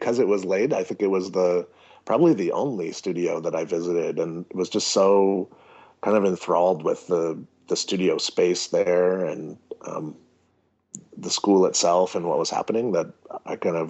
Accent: Rhode Island, United States; I grew up in a small fabrication shop, and I grew up in Rhode Island as well.

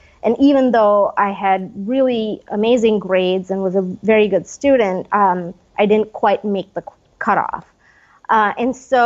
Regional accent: India; Well, I grew up in India, and I did not grow up around a lot of interesting architecture

